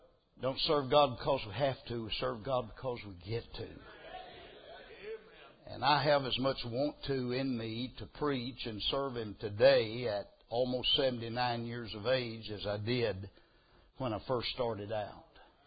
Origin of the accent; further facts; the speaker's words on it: Myrtle Springs, Texas, United States; And we met where I grew up in Myrtle Springs, Texas.